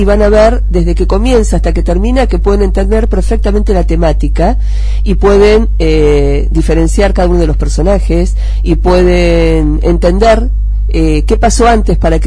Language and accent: Spanish; La Plata, Buenos Aires Province, Argentina; soy de La Plata.